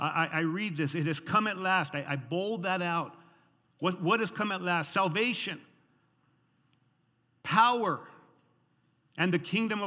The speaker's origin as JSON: {"language": "English", "country": "United States", "said": "I'm an American citizen, but greater than that, I'm a citizen of heaven."}